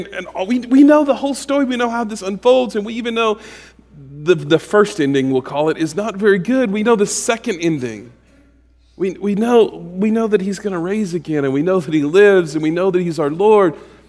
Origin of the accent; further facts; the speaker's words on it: the South, United States; And I was raised right in the South.